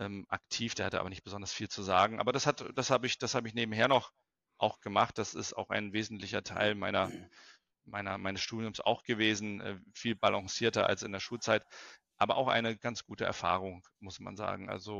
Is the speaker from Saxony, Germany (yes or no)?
no; Lübeck, Schleswig-Holstein, Germany; ich bin aufgewachsen in Lübeck